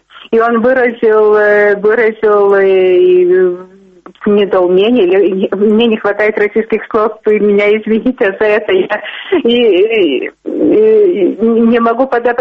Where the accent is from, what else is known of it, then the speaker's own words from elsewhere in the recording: Lithuania; я из Литвы